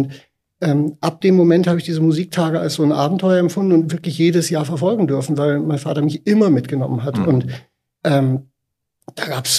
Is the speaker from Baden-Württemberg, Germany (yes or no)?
yes; Donaueschingen, Baden-Württemberg, Germany; ich komme aus Donaueschingen. Das ist ein ganz kleiner Ort in Süddeutschland.